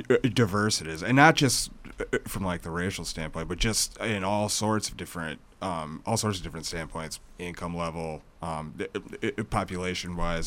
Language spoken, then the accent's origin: English; Prairie du Chien, Wisconsin, United States; now in Racine, United States; I grew up in Prairie du Chien, Wisconsin, over on the other side of the state.